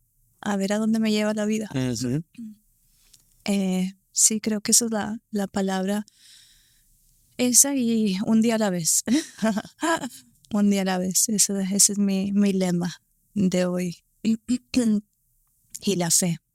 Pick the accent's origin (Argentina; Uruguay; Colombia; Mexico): Mexico; como buena mexicana